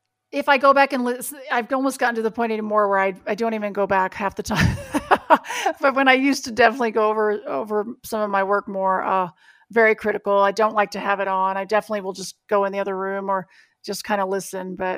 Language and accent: English; Tell City, Indiana, United States; So that's about as close as most people have gotten to Tell City, Indiana.